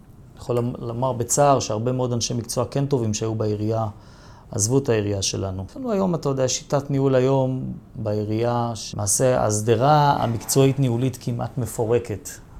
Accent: Ramat Gan, Tel Aviv District, Israel; אני בן 40, אני יליד רמת גן, דור שלישי בעיר, חי בעיר הזאת כל חיי. גדלתי ברחוב רשי. היום אני גר בצד השני של העיר, בשכונת רמת שקמה.

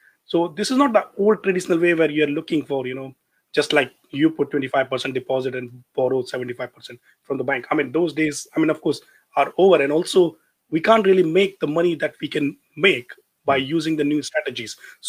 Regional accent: Mumbai, Maharashtra, India; now in United Kingdom; I'm originally from India.

